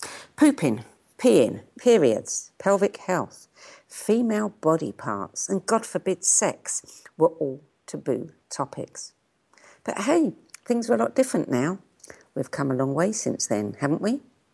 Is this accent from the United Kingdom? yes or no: yes; England, United Kingdom; Growing up in England with a mother who was constitutionally incapable of discussing such matters